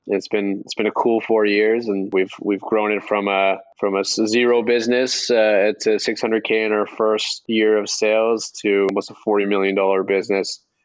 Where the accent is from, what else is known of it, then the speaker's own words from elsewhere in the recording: Canada; We are Canadian, which is like only weird for Americans.